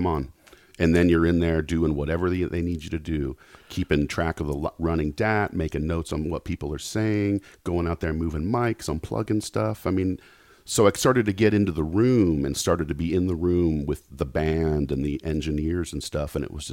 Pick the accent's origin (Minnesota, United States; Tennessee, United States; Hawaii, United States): Tennessee, United States; now in Los Angeles, United States; From Virginia. I'm from Tennessee. We're kind of neighbors. We got that Southern thing. We're both in LA, you know?